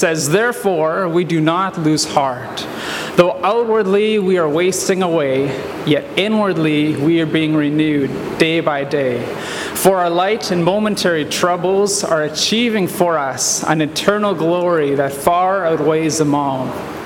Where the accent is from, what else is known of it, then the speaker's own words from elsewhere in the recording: Canada; I'm from Canada. I grew up in a small farming village about 2 miles from the border of the U.S. I have three siblings